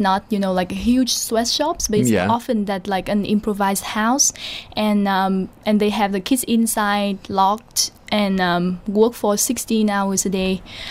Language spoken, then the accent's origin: English; Hanoi, Vietnam; English is a second language; moved away as an adult; now in Dublin, Ireland; I'm from Hanoi, the capital of Vietnam.